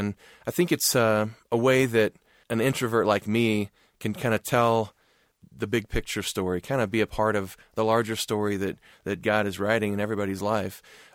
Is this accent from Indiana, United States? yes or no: yes; Anderson, Indiana, United States; I grew up in Anderson, Indiana. And we actually drove to church in Alexandria, Indiana.